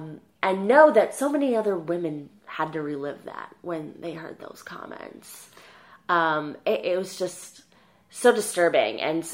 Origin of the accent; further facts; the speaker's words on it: Detroit, Michigan, United States; moved away as an adult; now in New York, United States; I'm 27 years old. Born and raised in Detroit, Michigan, I moved to New York in 2011 to pursue my degree as a chef.